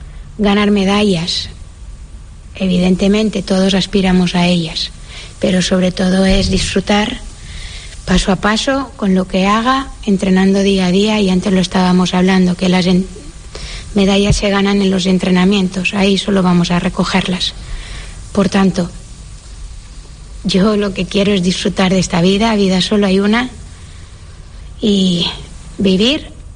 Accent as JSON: {"language": "Spanish", "region": "Balearic Islands", "country": "Spain", "said": "Yo soy mallorquina y eso no me lo quita nadie."}